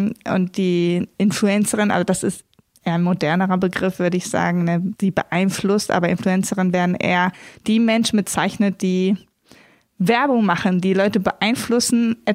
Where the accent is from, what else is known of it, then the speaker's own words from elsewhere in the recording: Hämelerwald, Lower Saxony, Germany; Wir wohnen in Abke, das ist östlich von Hannover. Ich bin aber im Nachbardorf in Hemlerwald groß geworden.